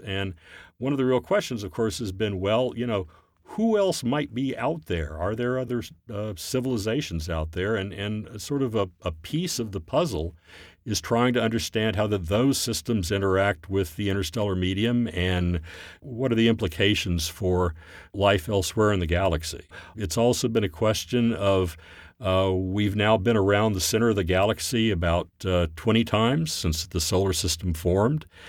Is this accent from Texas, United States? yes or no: yes; Fort Worth, Texas, United States; And I grew up in Fort Worth, Texas.